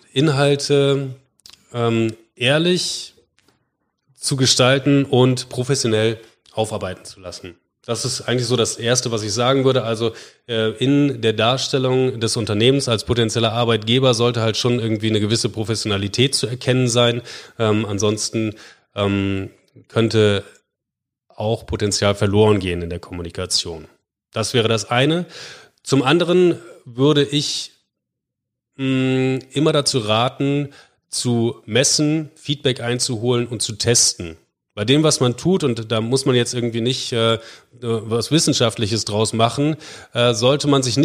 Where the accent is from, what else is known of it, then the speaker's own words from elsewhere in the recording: Bremen, Germany; Ich bin gebürtiger Bremer und, Entschuldigung, nicht gebürtiger Bremer, ich bin Bremer.